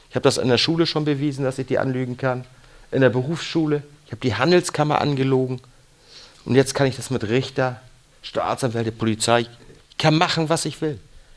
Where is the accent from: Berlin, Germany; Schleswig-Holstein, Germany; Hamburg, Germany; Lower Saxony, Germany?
Hamburg, Germany; Ich bin groß geworden in Hamburg, Hamburg-St. Pauli. Wir hatten diverse Geschäfte auf dem Kiez.